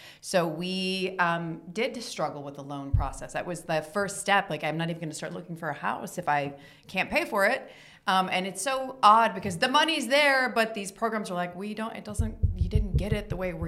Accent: East Coast, United States; now in Los Angeles, United States; I actually really appreciate a rainy day in LA because I'm from the East Coast and I feel a little at home.

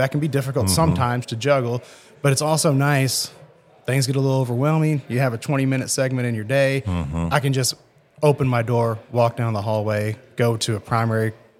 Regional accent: New Albany, Indiana, United States; I grew up in New Albany, Indiana.

